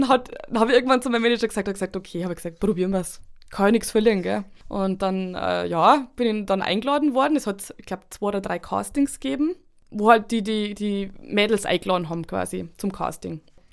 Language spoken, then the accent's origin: German; Bavaria, Germany; accent: Upper Palatinate; Mit meinem Dialekt, mit Oberpfälzerisch. Ich meine, mittlerweile kriege ich ja manchmal wegen einem oberbayerischen Slang mit rein.